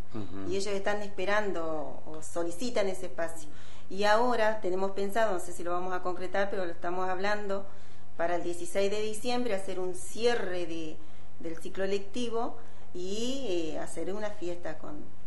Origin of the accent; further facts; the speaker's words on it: Nogoyá, Entre Ríos, Argentina; Yo soy oriunda de Nogoyá